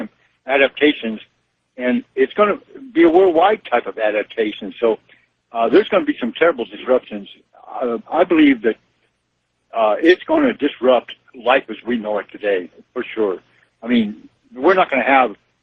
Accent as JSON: {"language": "English", "town": "Bernalillo", "region": "New Mexico", "country": "United States", "said": "I'm from Bernalillo, New Mexico."}